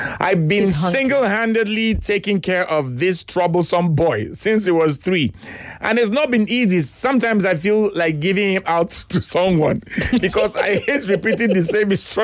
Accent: Igondo, Lagos, Nigeria; from Igondo, Lagos.

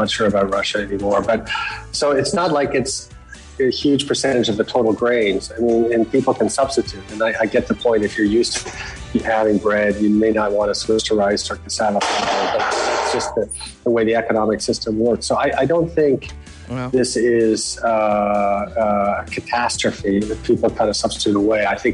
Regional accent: Canada; I mean, the wheat issue is interesting to me as a Canadian.

